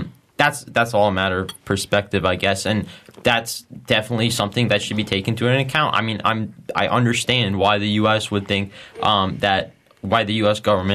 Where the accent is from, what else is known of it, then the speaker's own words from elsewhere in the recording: Iran; But this is a big issue for me, too, because I'm from Iran.